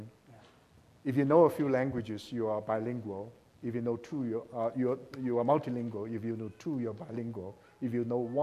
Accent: Taiwan; moved away as an adult; also born or lived in China; now in United States; I actually was born in China, but I grew up in Taiwan. I came to the States for graduate work.

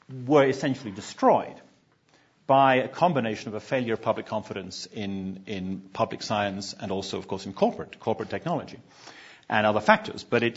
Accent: Chicago, Illinois, United States; also born or lived in United Kingdom; I'm from Chicago, as you can tell from my accent.

